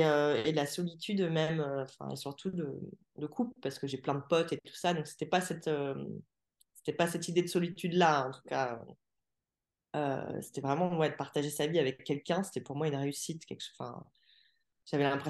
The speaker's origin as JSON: {"language": "French", "town": "Saint-Quentin", "region": "Hauts-de-France", "country": "France", "tie": "born there", "also_born_or_lived": "Paris", "said": "Moi, je suis née à Saint-Quentin-dans-l'Aisne. J'ai énormément bougé, donc c'était juste point de chute, naissance, arrivée sur Terre, et puis ensuite on a vite bougé avec ma famille."}